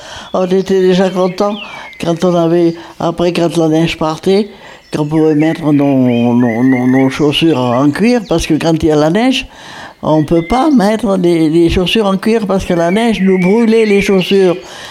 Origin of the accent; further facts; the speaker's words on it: Saint-Julien-le-Pèlerin, Nouvelle-Aquitaine, France; En Corrèze, à Saint-Julien-le-Pèlerin. Je suis née là-bas.